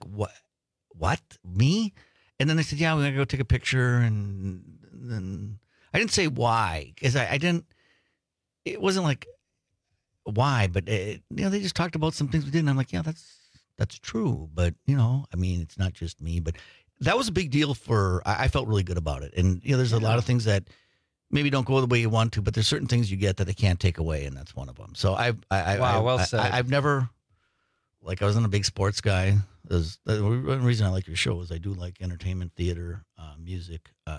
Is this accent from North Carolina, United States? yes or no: no; Two Rivers, Wisconsin, United States; I grew up in Two Rivers, went to school around Cali, lived out west for a little while, lived in the Chicago area for a little while, but this is my home